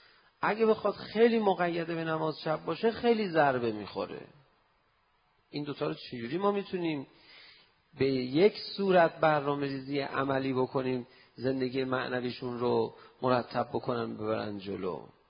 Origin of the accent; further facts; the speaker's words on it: Iran; فهمید من ایرانی هستم و به اصطلاح شیعه هستم